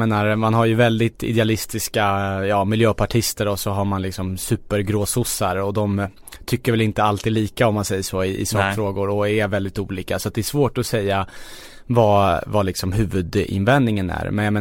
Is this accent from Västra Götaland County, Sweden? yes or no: no; Kista, Stockholm County, Sweden; also born or lived in Husby; om man till exempel som jag är född och uppvuxen i Kista och Husby